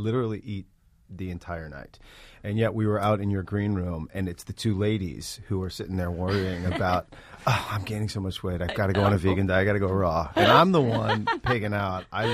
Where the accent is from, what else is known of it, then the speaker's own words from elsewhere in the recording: St. Louis, Missouri, United States; Well, I'm from St. Louis. We have a whole different thing of food there.